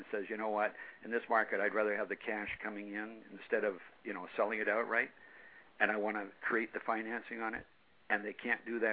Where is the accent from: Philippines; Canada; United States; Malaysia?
Canada; moved away as an adult; I come from Canada, you know, originally. I was born in Canada, and I left there when I was 18, 20, but I would go back and visit my mother.